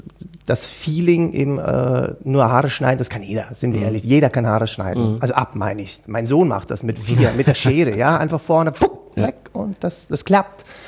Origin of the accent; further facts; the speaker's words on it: Switzerland; Und ich erlebe das einfach bei uns in der Schweiz ganz, ganz stark.